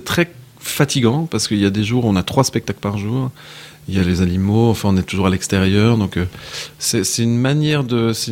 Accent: Ghlin, Wallonia, Belgium; moi, je suis de Glin, j'habite le vieux Glin.

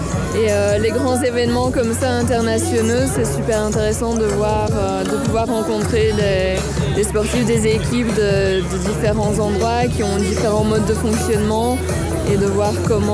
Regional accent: Belgium; je viens de Belgique

